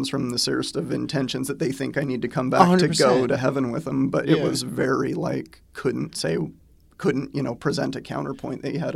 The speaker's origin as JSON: {"language": "English", "town": "Orem", "region": "Utah", "country": "United States", "lives_now": "Portland, United States", "said": "I'm from Orem, Utah, but I live in Portland, Oregon now. I moved there 2 years ago."}